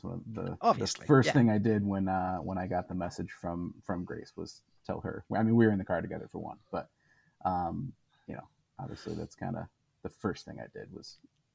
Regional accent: Michigan, United States; I'm from Michigan. Yeah, we went to a small town in Michigan, grew up in the same town.

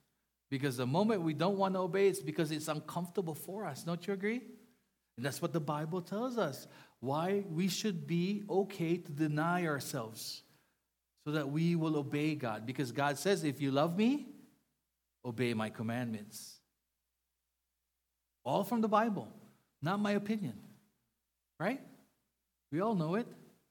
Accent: Philippines; And, you know, I'm Filipino and I'm cheap.

